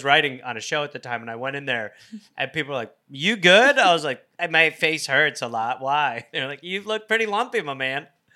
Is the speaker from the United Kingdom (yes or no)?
yes; England, United Kingdom; I mean, I'm English